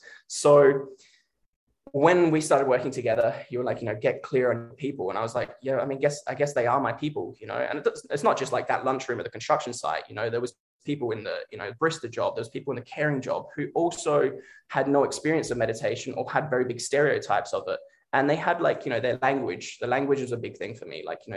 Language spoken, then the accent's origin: English; Australia; I come from Australia. I left school when I was like 14 and I started working on building sites as a tradesman back in Australia.